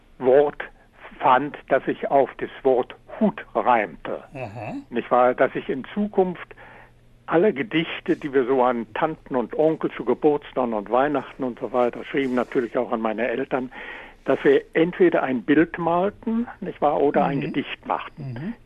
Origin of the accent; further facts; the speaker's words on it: Germany; German is a second language; now in Canada; Gewiss, ich bin ja immer Deutscher geblieben. Ich habe die kanadische Staatsangehörigkeit natürlich, aber ich bin Deutscher geblieben in der Denkweise, in der Art, in den Dingen, die ich sehe, ein großer Unterschied hier.